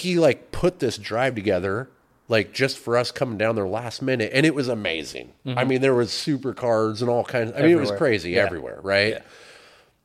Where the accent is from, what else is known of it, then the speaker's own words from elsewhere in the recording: Pacific Northwest, United States; I'm very thankful that I'm from the Northwest and I have zero intentions of leaving it.